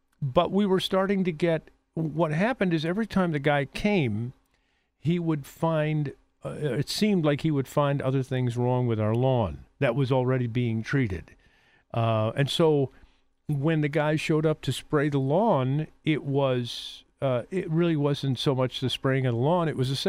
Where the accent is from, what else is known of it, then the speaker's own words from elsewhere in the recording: Detroit, Michigan, United States; My mom, when I was a kid and we were growing up in Detroit, she would always put milorganite on our lawn.